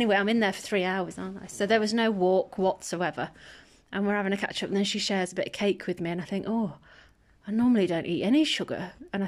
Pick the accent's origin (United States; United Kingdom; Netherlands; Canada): United Kingdom; Midlands; I'm from England, but I'm from the Midlands, right?